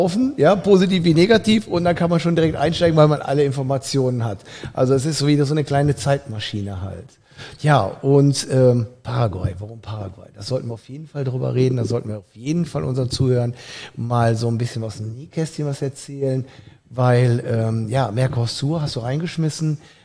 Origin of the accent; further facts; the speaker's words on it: Cologne, North Rhine-Westphalia, Germany; ich bin Kölner.